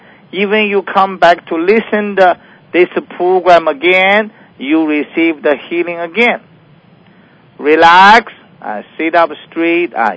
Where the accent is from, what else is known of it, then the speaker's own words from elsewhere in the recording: China; English is a second language; moved away as an adult; This is a medical service, and I came from China as MD.